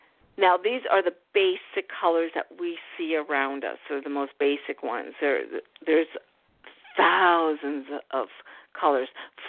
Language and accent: English; Canada; For instance, I'm Canadian.